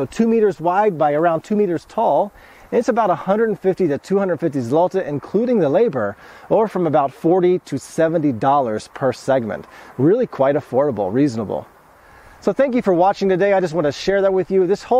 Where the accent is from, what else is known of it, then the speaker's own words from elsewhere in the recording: Houston, Texas, United States; But growing up in suburban Houston, all of my neighbors, including us, we had the same kind of typi